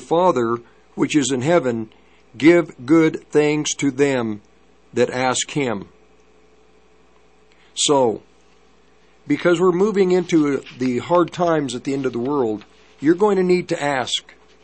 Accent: United States; We don't believe, you know, as Americans, I love this country. I am an American citizen. I am American at heart.

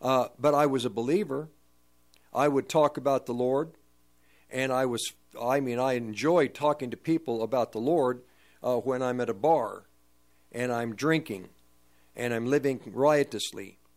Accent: United States; I could say that I am a Russian, and I can believe that I'm a Russian. which I'm not. I'm an American.

